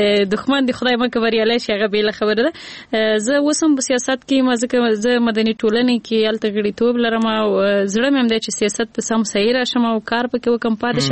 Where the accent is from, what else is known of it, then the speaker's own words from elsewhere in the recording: Nangarhar, Afghanistan; نو زه اصل نه د ننګرهار ولایت یم